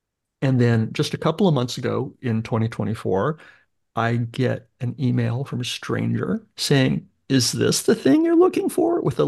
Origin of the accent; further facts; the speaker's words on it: California, United States; I grew up in Southern California in this time.